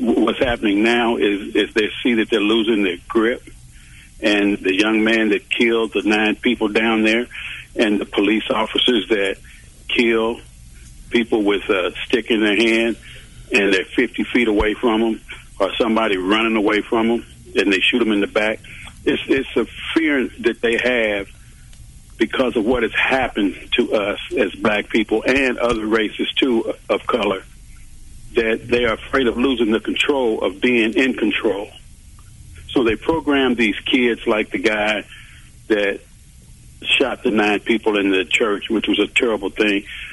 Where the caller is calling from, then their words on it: Kansas City, Kansas, United States; I'm calling from Kansas City, Kansas.